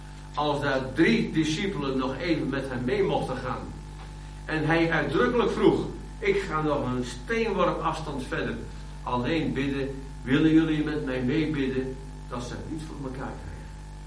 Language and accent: Dutch; Katwijk, South Holland, Netherlands; Ik ben opgegroeid in Katwijk. En ik vond het heerlijk om als jongetje aan de zee, 's morgens al naar het strand te gaan.